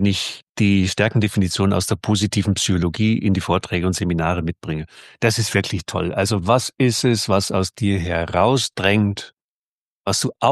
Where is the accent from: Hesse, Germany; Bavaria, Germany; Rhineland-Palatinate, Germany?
Bavaria, Germany; Und da dachte ich mir, ja, ja, heißt bei uns in Bayern, leck mich an.